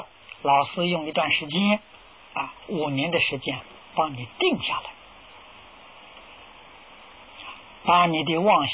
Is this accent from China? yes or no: yes; China; 我们中国人叫出师，现在人叫毕业啊